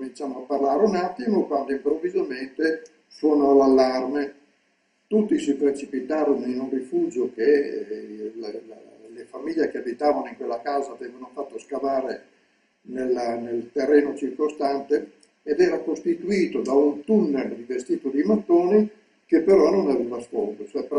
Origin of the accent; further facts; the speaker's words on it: Milan, Lombardy, Italy; born there; sono nato a Milano il 17 agosto 1930.